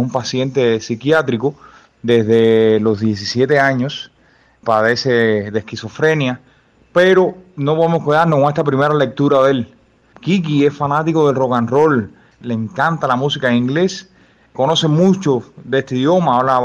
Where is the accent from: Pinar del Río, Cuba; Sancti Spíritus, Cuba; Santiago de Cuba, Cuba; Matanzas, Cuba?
Sancti Spíritus, Cuba; Guayos; alguien muy conocido acá en mi pueblo, en Guayos